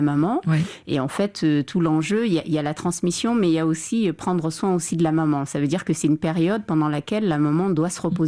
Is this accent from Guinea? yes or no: yes; Guinea; moi, je suis Peul de Guinée